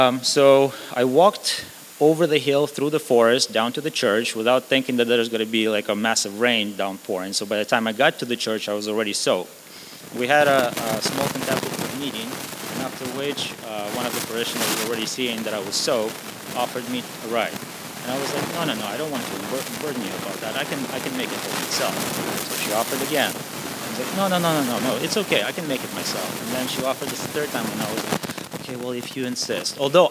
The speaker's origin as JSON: {"language": "English", "country": "Ukraine", "tie": "born or raised there", "second_language": "English", "moved": "yes", "lives_now": "Canada", "said": "I grew up in Ukraine and I live a bigger part of my life in Canada now."}